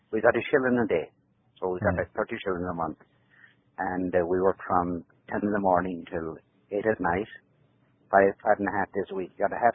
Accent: Tubbercurry, Connacht, Ireland; moved away; Yeah, Tubbercurry was it was a small town. I think it was about 800 or 900 people in the whole town.

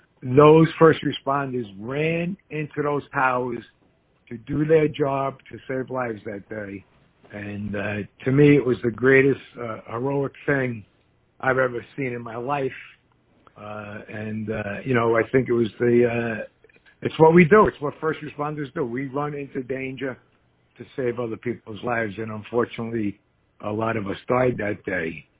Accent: Staten Island, New York, United States; Growing up in Staten Island, I had a great childhood. Played ball every day in a street or at one of the parks we'd go to.

